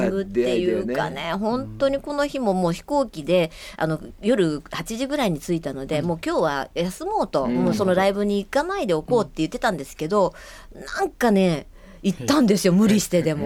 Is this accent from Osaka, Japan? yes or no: yes; Osaka, Japan; 私大阪出身なんですけど